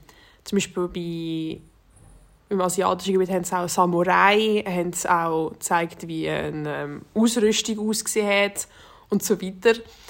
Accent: Switzerland; weil also bei uns in der Schweiz, let's be real, zeigst du es nicht wirklich wunderschön

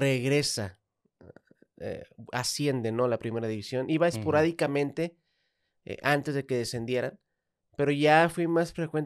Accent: Monterrey, Nuevo León, Mexico; Pues yo soy regio, yo nací acá en Monterrey.

